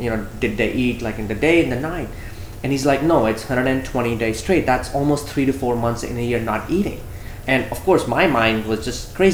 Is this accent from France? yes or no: no; India; now in United States; when I grew up in India, we had a very strict season because the mangoes were coming from the tree.